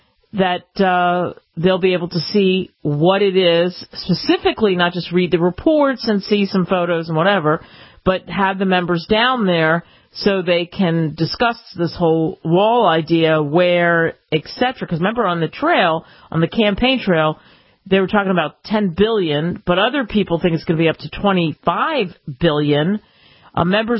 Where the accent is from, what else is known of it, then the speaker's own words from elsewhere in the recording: Pennsylvania, United States; I grew up outside of Philly, Action News, and they would talk about mold.